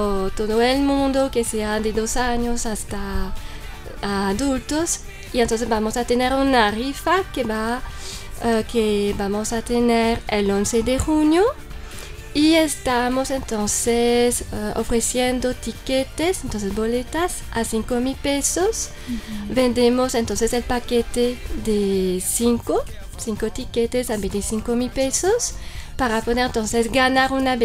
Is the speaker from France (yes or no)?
yes; France; now in Popayán, Colombia; Y soy francesa.